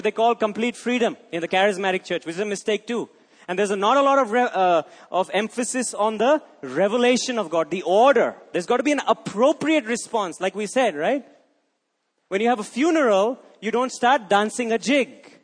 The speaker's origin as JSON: {"language": "English", "country": "India", "tie": "born or raised there", "said": "And we're kind of a funny group, by the way. We're born and raised in India. We relate in English. And we use a Western European way of worship."}